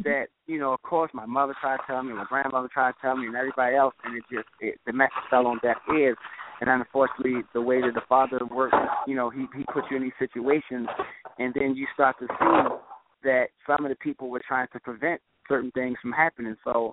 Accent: Baltimore, Maryland, United States; I started with Baltimore, being as though that was my hometown

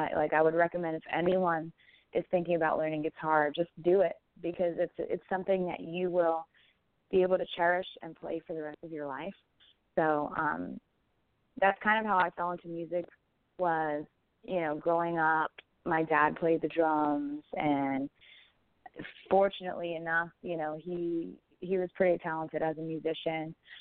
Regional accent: New York, United States; now in Nashville, United States; I'm now in Nashville, Tennessee. I'm from New York, but I decided to move to Nashville to further my music career

